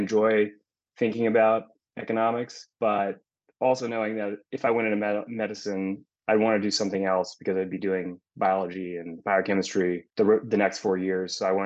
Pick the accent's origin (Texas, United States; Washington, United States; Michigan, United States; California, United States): Texas, United States; Dallas; I came back to Dallas to go to medical school at UT Southwestern and spent 4 years there, back in my hometown.